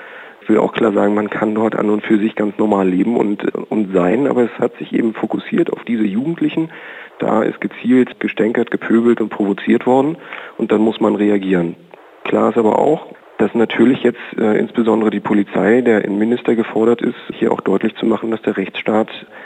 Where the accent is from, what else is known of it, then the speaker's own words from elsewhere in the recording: Rostock, Mecklenburg-Vorpommern, Germany; ich bin gebürtiger Rostocker, ich war 92 dabei, zwar noch als relativ junger Mensch mit 12, 13 Jahren